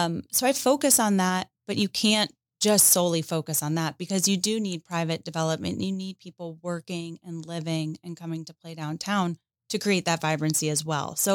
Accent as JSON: {"language": "English", "town": "Boca Raton", "region": "Florida", "country": "United States", "said": "Boca Raton."}